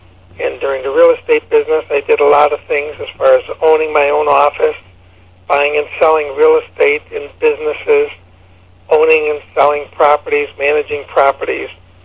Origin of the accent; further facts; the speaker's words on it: Chicago, Illinois, United States; I'm from Chicago, Illinois, and in this big city, in this wonderful state of ours